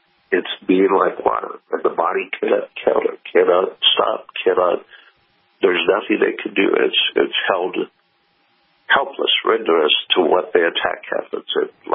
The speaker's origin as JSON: {"language": "English", "town": "Kansas City", "region": "Missouri", "country": "United States", "said": "I'm from Kansas City. Killings happen every day up there."}